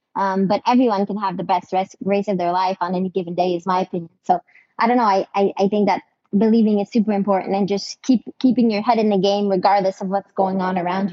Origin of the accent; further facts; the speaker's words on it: Bedford, Quebec, Canada; Yeah, so I grew up in the Eastern Townships in a small town called Bedford.